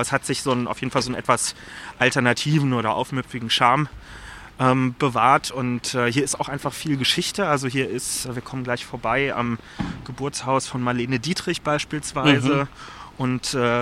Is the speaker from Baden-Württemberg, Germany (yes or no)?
no; Berlin, Germany; Da so ein Bezirk, der ganz vom Stadtrand, wo ich groß geworden bin, wo in Kirschkernspuckweite die Brandenburger Landesgrenze ist und dann wirklich Felder sind, also da hört es dann einfach auf, bis hin zum KDW, was Schöneberg noch ist